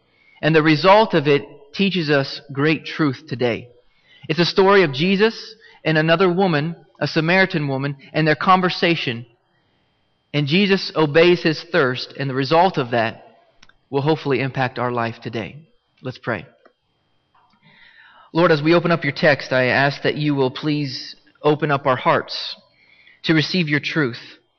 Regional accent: Ohio, United States; because I'm from Ohio, and LeBron James is from Ohio

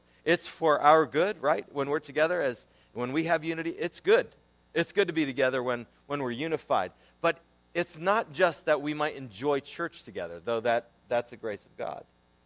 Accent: New England, United States; I was raised in New England.

